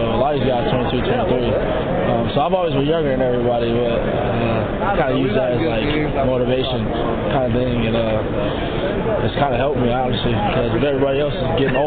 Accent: Florida, United States; I'm from West Coast, Florida, so I'm a hop skip away from actually being from my hometown.

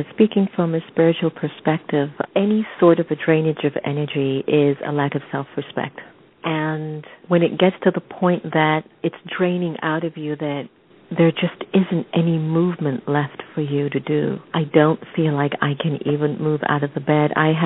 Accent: United States; coming from an Eastern perspective, I'm half Indian, half African, and I'm brought up in the U.S.

